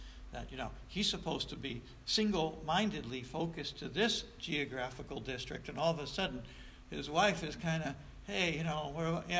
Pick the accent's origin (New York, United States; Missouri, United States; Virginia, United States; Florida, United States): New York, United States; Troy; I grew up in South Troy, and heavily Roman Catholic. I knew one person who was Protestant my whole growing up years.